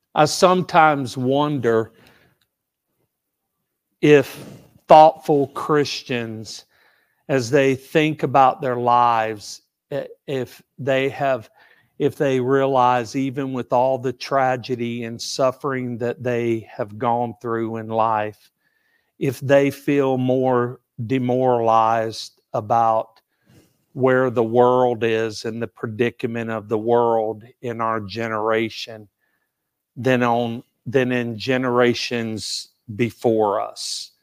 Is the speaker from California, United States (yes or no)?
no; Tallahassee, Florida, United States; Because we were in Texas. We were in Fort Worth and living. And I said, I grew up in Tallahassee.